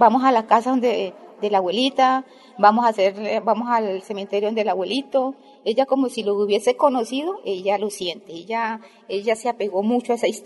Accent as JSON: {"language": "Spanish", "town": "Armero", "region": "Tolima", "country": "Colombia", "said": "O sea, de los que salimos de Armero todavía estamos de mi núcleo, está mi hermana, mi hermano, la niña con discapacidad y mi persona."}